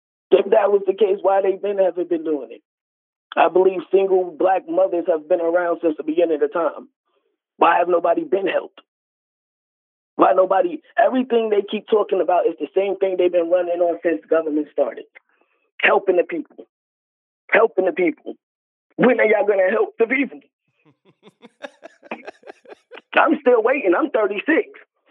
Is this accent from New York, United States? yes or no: yes; Long Island, New York, United States; now in Wilkes-Barre, United States; No, I'm originally from New York.